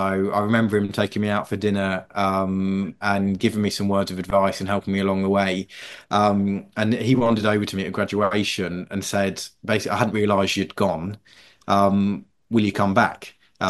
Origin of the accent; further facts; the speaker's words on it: East of England, United Kingdom; I grew up in Norfolk